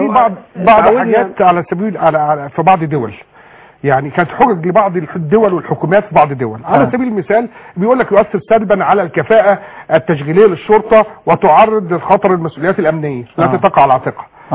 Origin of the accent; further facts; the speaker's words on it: Egypt; واحنا في مصر واحنا ضباط مصريين ونفخر ان احنا نكون مصريين